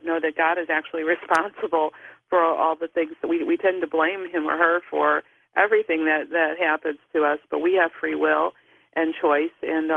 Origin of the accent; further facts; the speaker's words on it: Chicago, Illinois, United States; I was born and raised in Chicago and never felt like that was home. And the moment I came to Virginia, it was like my soul just had this collective sigh of relief.